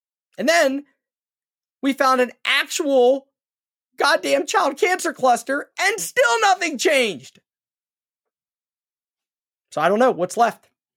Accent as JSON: {"language": "English", "region": "Pennsylvania", "country": "United States", "tie": "born or raised there", "said": "that's one of the reasons I'm recording this from Cumberland County in central Pennsylvania and not Washington County where I lived for my entire life."}